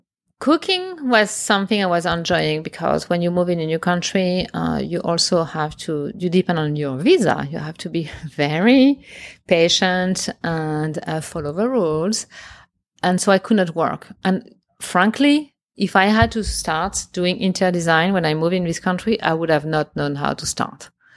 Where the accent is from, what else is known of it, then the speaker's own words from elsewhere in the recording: France; I'm from France.